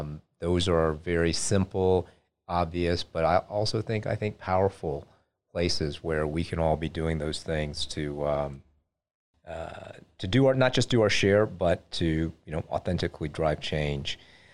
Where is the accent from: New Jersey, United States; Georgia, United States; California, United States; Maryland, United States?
Georgia, United States; Atlanta; I grew up in Atlanta, and so I follow, you know, just the comings and goings back there.